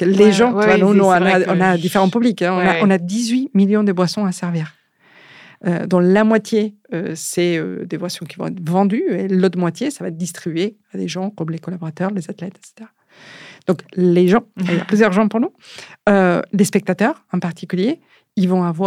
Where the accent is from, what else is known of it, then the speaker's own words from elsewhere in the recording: Paris, Île-de-France, France; je pense que en tant que Parisien, on va tous profiter à un moment donné de cette